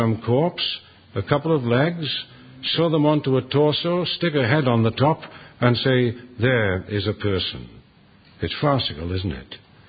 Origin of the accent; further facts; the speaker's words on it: Cardiff, Wales, United Kingdom; I remember in the church in which I was brought up in Cardiff, when I was a teenager